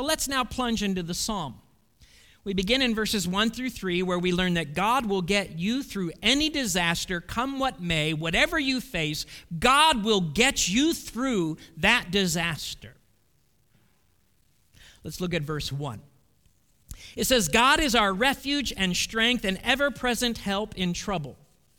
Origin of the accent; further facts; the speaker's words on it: Midwest, United States; I'm a Midwesterner. I've never been in an earthquake in my life.